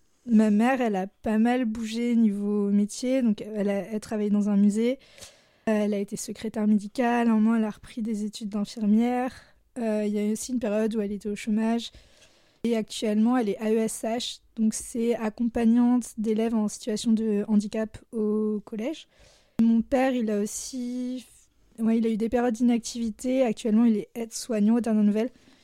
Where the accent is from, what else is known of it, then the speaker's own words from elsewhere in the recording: Blois, Centre-Val de Loire, France; Donc j'ai grandi à Blois, qui est une ville entre Tours et Orléans, à peu près à mi-chemin en longeant la Loire. Donc c'est en Touraine. C'est pas une très grande ville, mais c'est pas très loin de Paris aussi.